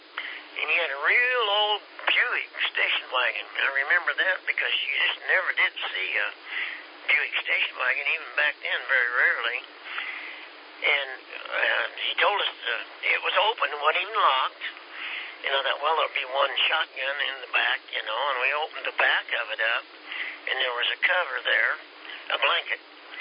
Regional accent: Kansas, United States; And you know, I'm from Kansas, home of Gunsmoke and Dodge City.

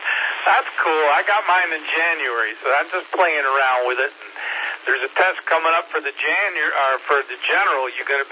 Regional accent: Syracuse, New York, United States; now in Seneca, United States; Well, I'm a Yankee myself, originally from Syracuse, New York. And a long story that got me down here, down south.

